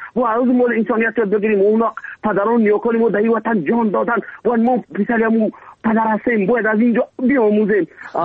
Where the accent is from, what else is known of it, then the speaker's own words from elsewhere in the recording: Afghanistan; ما افغان هستیم